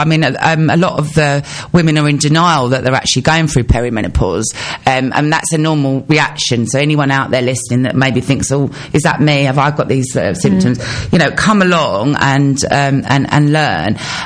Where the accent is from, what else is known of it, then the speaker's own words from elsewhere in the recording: East of England, United Kingdom; We're from Essex, so come on, we're going to bring the fun, right?